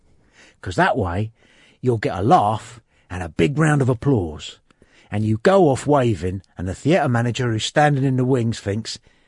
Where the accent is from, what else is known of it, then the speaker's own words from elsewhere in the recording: London, United Kingdom; And I'm from West London. I can drink.